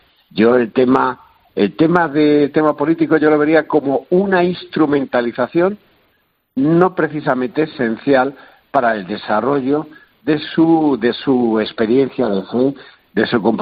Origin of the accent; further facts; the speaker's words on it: Madrid, Community of Madrid, Spain; Para mí, como madrileño que soy, nacido en el barrio de Lavapiés y presidente, como bien ha dicho, de la Federación de Cooperativas y de la Economía Social de Madrid